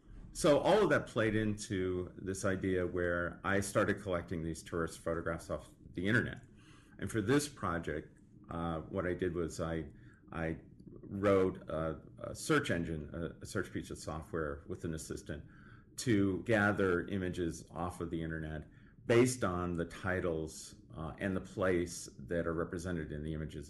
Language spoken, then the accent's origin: English; East Coast, United States; also I come from the East Coast, so these places are very familiar to me